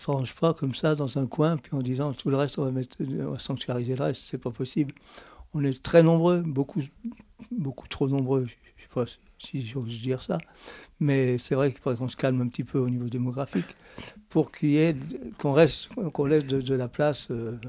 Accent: Lyon, Auvergne-Rhône-Alpes, France; Moi je suis lyonnais, on allait en Ardèche et surtout en Haute-Loire.

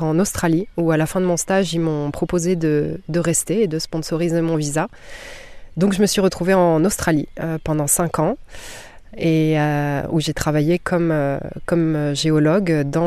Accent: France; born there; donc je suis née en France à la base. Et j'ai fait mes études en France, en géologie.

